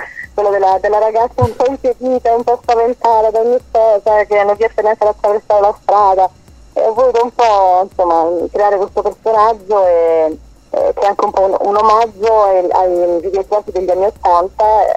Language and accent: Italian; Calabria, Italy; ieri sono stata in Calabria, nella mia terra